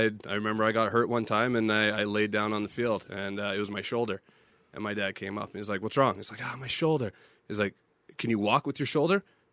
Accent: Winnipeg, Manitoba, Canada; Yeah, because it's my hometown, too.

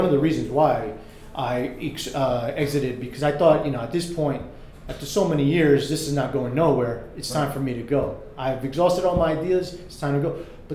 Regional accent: Newark, New Jersey, United States; I grew up in Newark, so all that pill stuff, not interested in.

